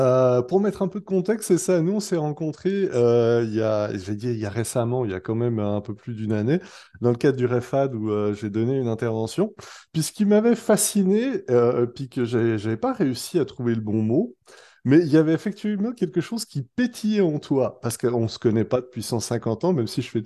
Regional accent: Switzerland; moi, en tant que Suisse, nous, je dirais, on a pas, comme pas le choix.

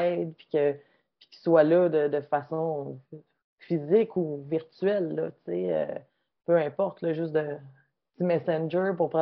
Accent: Quebec, Canada; on vient de l'Abitibi, là, quand même, nos amis ne sont pas à 2 rues de chez nous.

